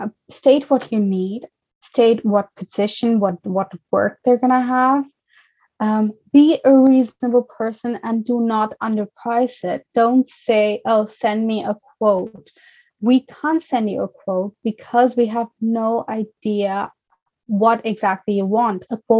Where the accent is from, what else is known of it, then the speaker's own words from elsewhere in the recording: Pakistan; English is a second language; now in Germany; So I come from Pakistan. I'm originally from Pakistan